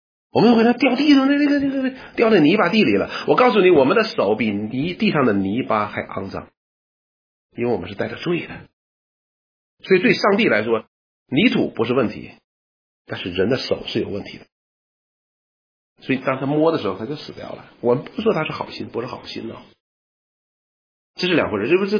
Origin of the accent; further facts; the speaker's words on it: China; 元首的意思，我们中国人这个词相当好